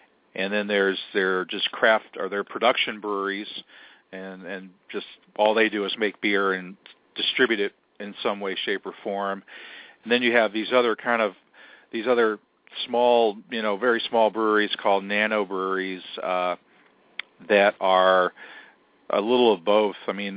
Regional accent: Kittery, Maine, United States; And then even up in York, Maine, one town up from Kittery, my hometown, there's some folks looking to open up another one of those

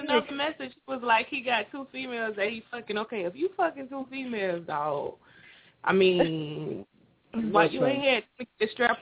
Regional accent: Florida, United States; I'm from Florida. I'm from Florida.

